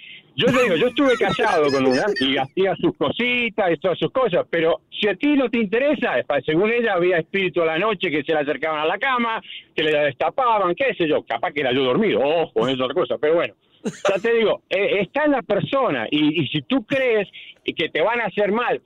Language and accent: Spanish; Argentina; No, yo soy del país de Argentina, pero la provincia de Uruguay es otra cosa.